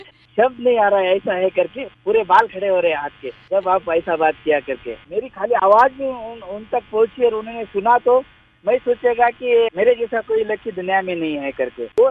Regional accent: India; मैंने बहुत प्राउड है मेरे को कि मैं इंडियन हूँ और मैं देश का एक नागरिक हूँ।

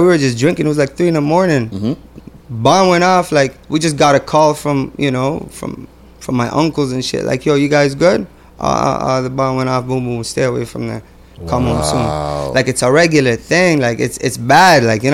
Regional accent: Lebanon; I'm from Lebanon.

